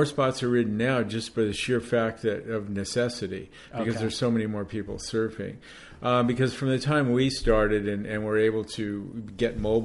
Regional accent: Pacific Palisades, California, United States; Well, we moved up here in 1966 with my parents. We grew up actually in the Pacific Palisades.

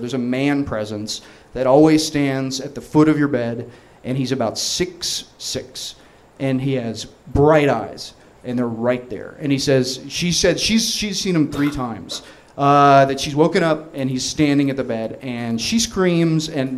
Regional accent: Los Angeles, California, United States; And like, yeah, we're from LA. And this is my wife. She's from Seoul, Korea.

